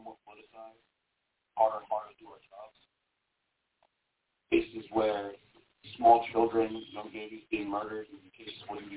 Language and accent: English; New York City, New York, United States; When I was 10, I grew up in Coney Island, Brooklyn, during the crack wars and all that going on.